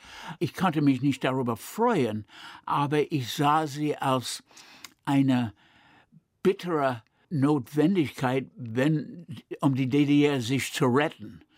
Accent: United States; ich war und blieb Amerikaner. Ich konnte doch nicht Deutsche werden, habe ich gedacht. Ich sah mich als Amerikaner immer.

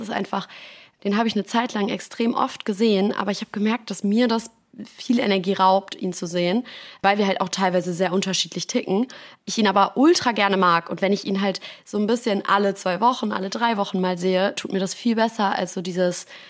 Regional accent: Frankfurt, Hesse, Germany; now in Berlin, Germany; dadurch, dass ich ja auch aus meiner Heimat quasi Frankfurt weggezogen bin und nach Berlin bin

